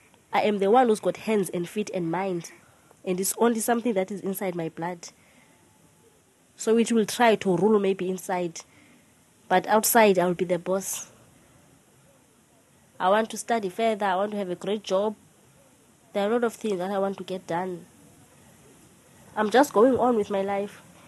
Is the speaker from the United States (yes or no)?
no; South Africa; because I come here from South Africa, so I know how teenagers are.